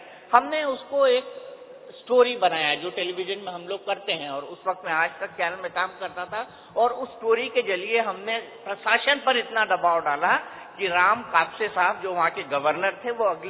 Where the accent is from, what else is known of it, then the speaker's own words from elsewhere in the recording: Madhya Pradesh, India; मैं जहां पर रहता था, जो मेरा गांव था मध्य प्रदेश में